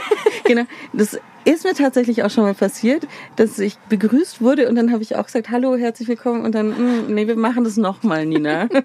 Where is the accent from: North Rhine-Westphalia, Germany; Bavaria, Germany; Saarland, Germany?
Bavaria, Germany; Balderschwang; mein Arbeitsplatz ist tatsächlich meine Heimat, weil ich hier aufgewachsen bin, weil ich hier geboren bin. Aber ich check's schon echt noch gut, dass Balderschwang so abgelegen ist